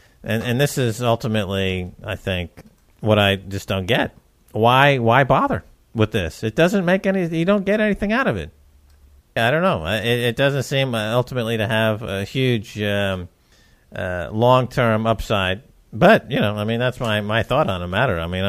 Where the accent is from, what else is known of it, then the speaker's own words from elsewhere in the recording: New York, United States; You know, I grew up in New York surrounded by Jews.